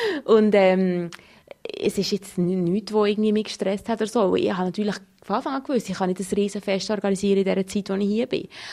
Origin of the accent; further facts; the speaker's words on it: Switzerland; Also als Schweizer vor allem, die denken immer an die chinesischen Artistinnen oder die Mongolinnen.